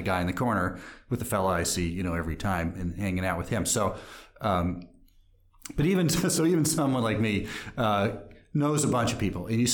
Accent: Madison, Wisconsin, United States; I should have done it back in my hometown, you know, years ago. So I started up an Inner Circle Group in Madison as well.

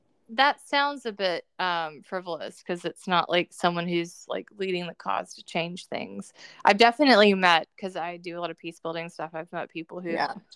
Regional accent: the South, United States; I grew up in the South, so every baseball game there was a prophet.

